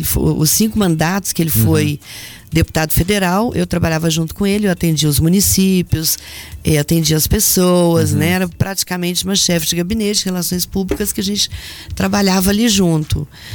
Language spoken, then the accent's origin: Portuguese; Varginha, Minas Gerais, Brazil; also born or lived in Caxambu; Então eu nasci em Varginha. Morei em Caxambu, estudei em Caxambu e passava as férias aqui na fazenda em Minduri